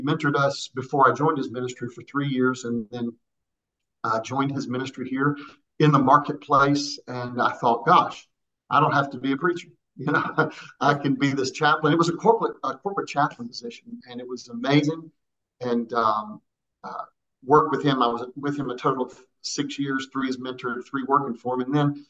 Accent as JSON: {"language": "English", "region": "South Carolina", "country": "United States", "tie": "born there", "said": "I was born in South Carolina. My father was a Pentecostal minister."}